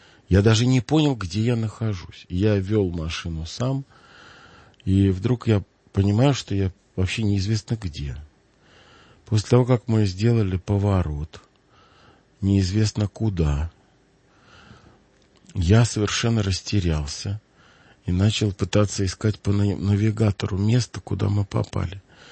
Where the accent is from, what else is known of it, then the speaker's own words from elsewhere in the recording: Moscow, Russia; От меня, как от такого коренного москвича, это вообще трудно ожидать, потому что я Москву знаю достаточно неплохо.